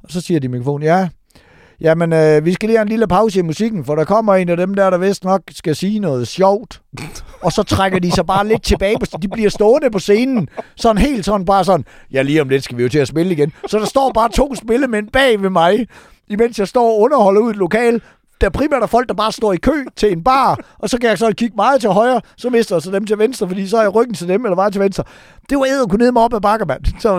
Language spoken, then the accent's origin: Danish; Give, Region of Southern Denmark, Denmark; det var jo Give, og det var min hjemby